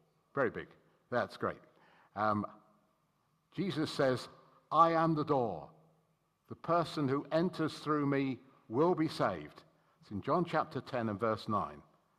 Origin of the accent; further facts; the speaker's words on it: Hemel Hempstead, East of England, United Kingdom; when I was a boy growing up in Hemel, we had the scripture exam